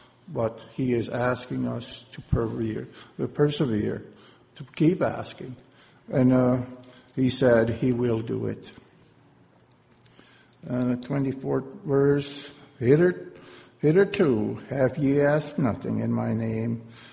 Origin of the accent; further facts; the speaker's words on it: Sydney, New South Wales, Australia; from Sydney.